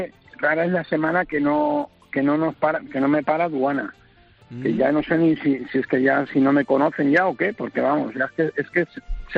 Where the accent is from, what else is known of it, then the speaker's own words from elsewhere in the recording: Valencia, Valencian Community, Spain; also born or lived in Jumilla; Yo nací en Jumilla, Murcia, pero vivo en Valencia muchos años. O sea, nací en Jumilla, pero criado y engordado en Valencia.